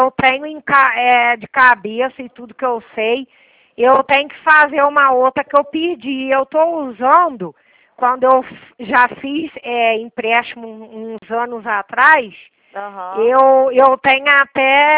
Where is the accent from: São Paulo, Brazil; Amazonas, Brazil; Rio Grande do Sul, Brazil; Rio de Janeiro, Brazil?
Rio de Janeiro, Brazil; Petrópolis; Eu sou de cidade de Petrópolis. Moro aqui e tudo. Fui criada aqui também.